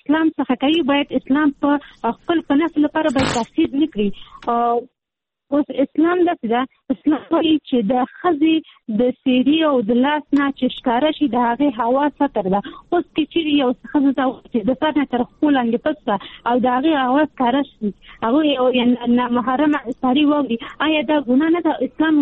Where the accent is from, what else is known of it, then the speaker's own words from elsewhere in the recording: Peshawar, Khyber Pakhtunkhwa, Pakistan; زما پیدایش په پېښور کې شوې ده زه په پېښور کې لوی شوې یم